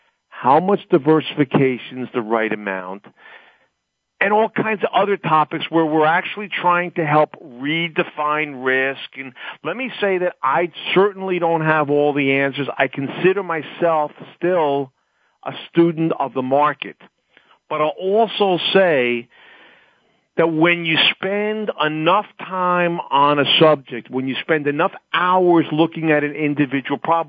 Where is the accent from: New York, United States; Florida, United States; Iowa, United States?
New York, United States; New York City; now in New Jersey, United States; I grew up in Midtown or Upper West Side in New York City.